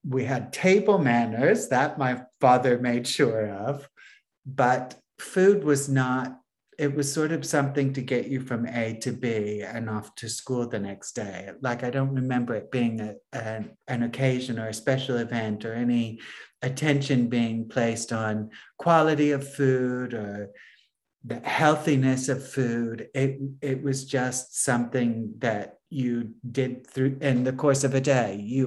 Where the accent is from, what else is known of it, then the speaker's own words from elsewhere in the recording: Florida, United States; But I remember, I grew up in Florida